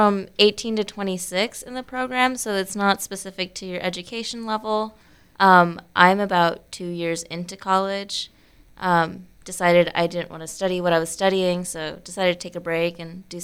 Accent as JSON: {"language": "English", "town": "Raleigh", "region": "North Carolina", "country": "United States", "said": "I'm from Raleigh, North Carolina."}